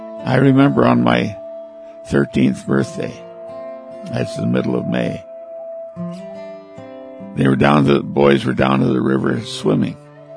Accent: Six Nations Reservation, Ontario, Canada; also born or lived in Buffalo, New York; I was born in Buffalo, New York, 84 years ago. At the age of 8 months, I was taken down to the Six Nations Reservation near Brantford, Ontario, and handed over to my grandmother, who raised me.

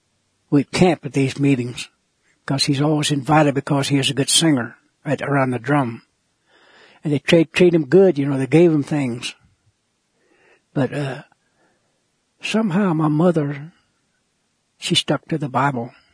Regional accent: Oklahoma, United States; first language Kiowa; English is a second language; I learned English. I knew nothing but Kiowa. There went to school with every tribe in western Oklahoma were students there. We all grew up together.

